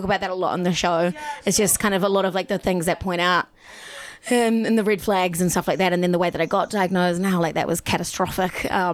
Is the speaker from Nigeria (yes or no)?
no; New Zealand; No, I'm from New Zealand.